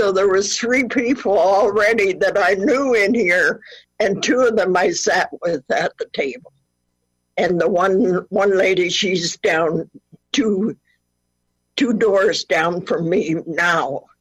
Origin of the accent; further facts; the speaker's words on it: Guelph, Ontario, Canada; Always lived in Guelph.